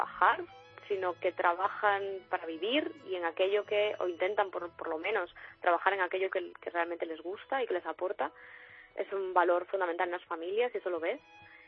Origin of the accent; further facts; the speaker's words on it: Galicia, Spain; now in New Zealand; soy gallega